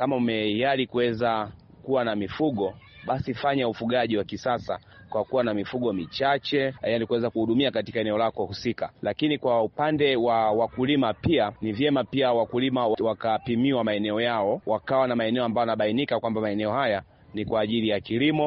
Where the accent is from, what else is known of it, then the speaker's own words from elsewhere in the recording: Iringa, Tanzania; natokea mkoani Iringa.